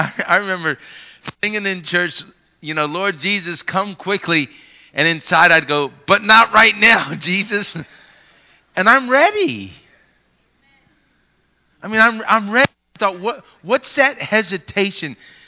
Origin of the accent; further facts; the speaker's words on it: United States; All five of us kids, me being the oldest, grew up, born and raised here in the United States of America.